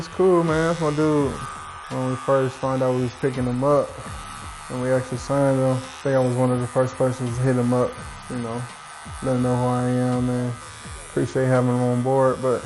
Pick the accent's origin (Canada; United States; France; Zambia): United States; Detroit, Michigan; I'm excited for this game Sunday, especially being Detroit from my hometown.